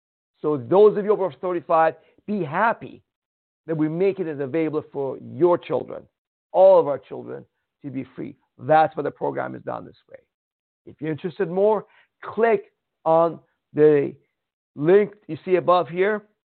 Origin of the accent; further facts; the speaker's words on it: Iran; Folks, 9/11, I'm Jewish from Iran.